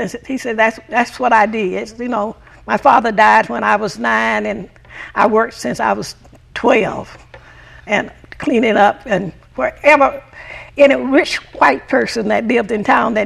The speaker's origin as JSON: {"language": "English", "town": "Delano", "region": "California", "country": "United States", "lives_now": "Long Beach, United States", "said": "I came to Long Beach in 1955."}